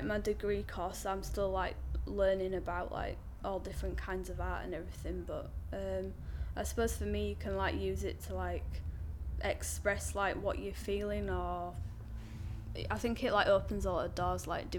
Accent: Leeds, Yorkshire and the Humber, United Kingdom; now in Carlisle, United Kingdom; Yeah, I'm from Leeds in West Yorkshire, and like I've lived there like all my life, but then I went to uni in Carlisle

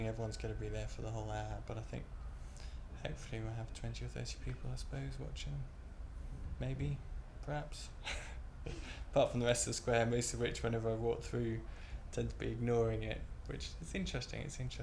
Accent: Bristol, South West England, United Kingdom; Bristol. Yeah, and so I had big plans to go around the country with my job, and then found after a few years that I was liking the part of the world which I came up

